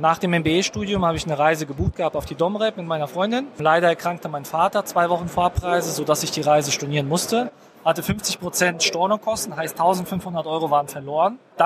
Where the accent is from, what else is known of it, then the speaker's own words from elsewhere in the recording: Berlin, Germany; bin aus Berlin